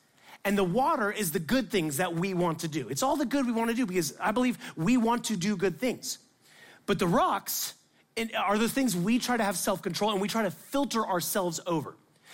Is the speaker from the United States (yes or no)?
yes; Miami, Florida, United States; I learned to drive in Miami and I'm Indian. It's just natural for me to speed.